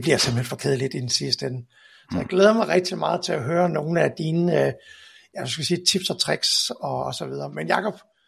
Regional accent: Jutland, Denmark; now in Copenhagen, Denmark; nu er jeg jo selv jyde, men har alligevel boet i København i en del år.

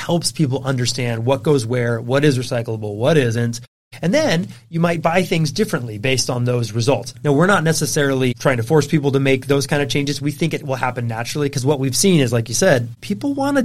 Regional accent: San Diego, California, United States; because I've always loved the outdoors, obviously growing up in San Diego, you're outdoors almost all year round

